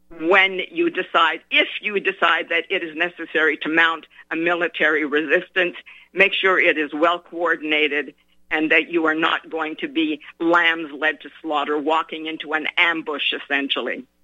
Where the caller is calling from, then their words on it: Canada; I am calling from Canada, I am living here because we came here as British subjects.